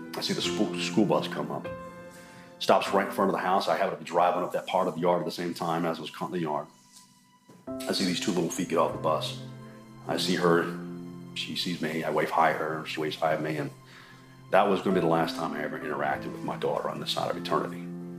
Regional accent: Narragansett, Rhode Island, United States; I'm from Narragansett, Rhode Island.

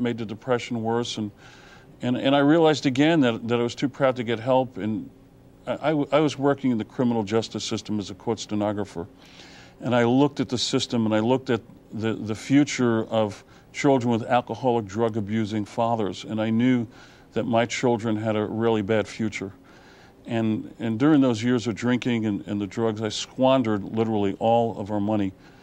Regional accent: Brooklyn, New York, United States; Well, growing up in Brooklyn, I remember getting beat up because because us Jews, we killed their God.

